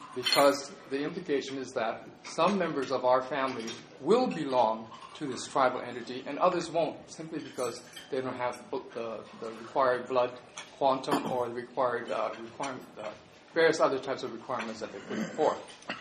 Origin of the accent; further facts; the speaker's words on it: Hawaii, United States; And when I say we, I'm speaking on the part of Native Hawaiians as well as Hawaiian nationals.